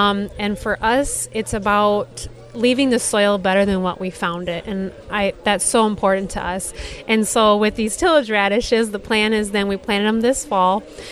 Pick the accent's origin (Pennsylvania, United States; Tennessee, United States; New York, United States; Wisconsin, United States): Wisconsin, United States; Platteville; I was in my hometown of Platteville. We're a very rural community, a lot of agriculture